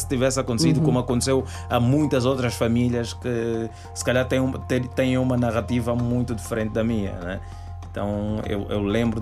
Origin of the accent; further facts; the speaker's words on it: Luanda, Angola; é, sim, eu nasci em Luanda, cresci em Luanda, fiz toda a minha vida em Luanda.